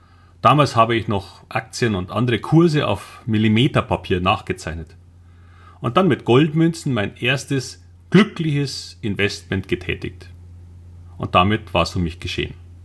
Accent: Munich, Bavaria, Germany; now in Hamburg, Germany; Wie man wahrscheinlich unschwer hört, bin ich ursprünglich ein Münchner. Aber ich lebe jetzt seit über 10 Jahren in Hamburg.

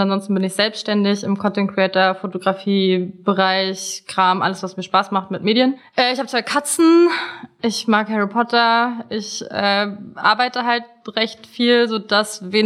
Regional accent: Berlin, Germany; ich bin 26, ich komme hier aus Berlin.

